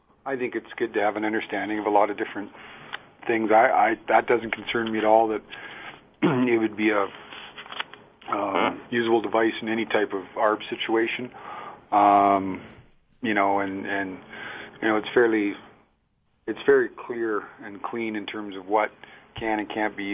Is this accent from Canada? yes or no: yes; Canada; I'm a Canadian guy.